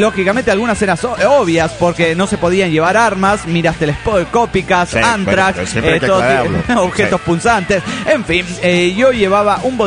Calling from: Panama; de Panamá.

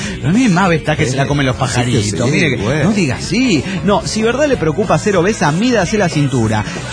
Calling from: Washington, United States; de Baradu, Washington.

